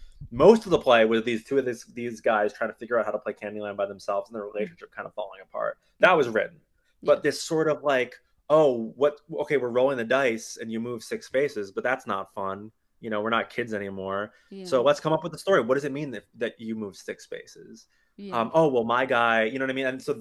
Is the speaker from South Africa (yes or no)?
no; Dobbs Ferry, New York, United States; also born or lived in Philadelphia; I grew up in a town called Dobbs Ferry, which is like somewhere between Yonkers and Sleepy Hollow